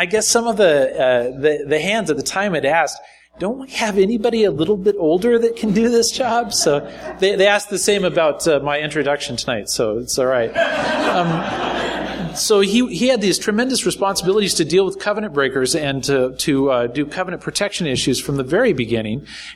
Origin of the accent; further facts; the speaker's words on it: Alaska, United States; And of course, I'm from Alaska, so I have to say, the Alaskans went first.